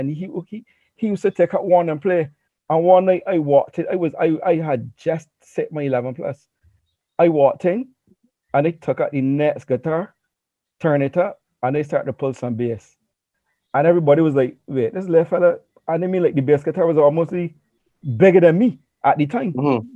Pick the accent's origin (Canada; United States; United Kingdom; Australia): United Kingdom; England; born there; I was born in England.